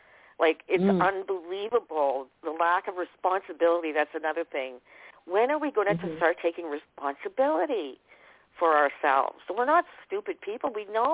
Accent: Canada; I am from Canada, and we have the same issues here.

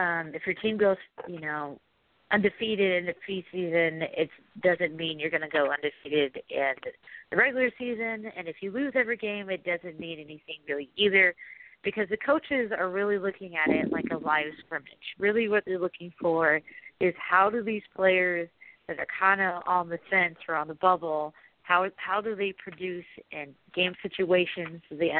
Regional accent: Oregon, United States; just because when I was growing up in Oregon, we didn't have an NFL team.

